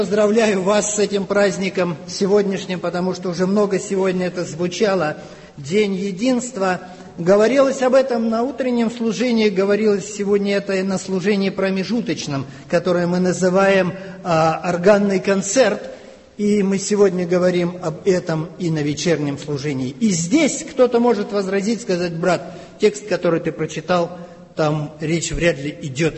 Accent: Moscow, Russia; а мы с вами из Москвы, из России

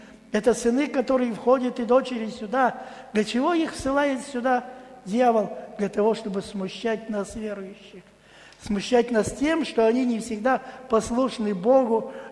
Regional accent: Almaty, Kazakhstan; узнала, что я из Алматы

